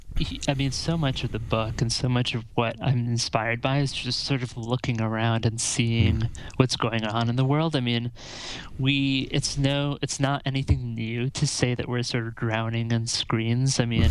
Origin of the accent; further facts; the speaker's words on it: Iowa, United States; I grew up in Iowa, and worked on some small elections there.